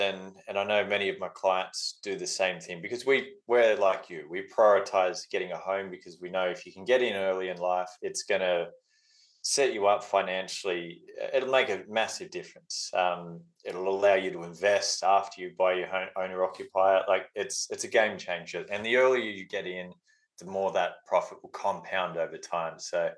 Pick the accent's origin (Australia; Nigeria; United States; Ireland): Australia; Sydney, New South Wales; I'm from Sydney